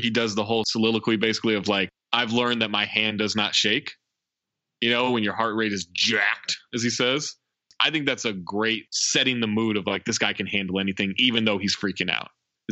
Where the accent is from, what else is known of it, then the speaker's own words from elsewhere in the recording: Scotland, United Kingdom; I'm Scottish.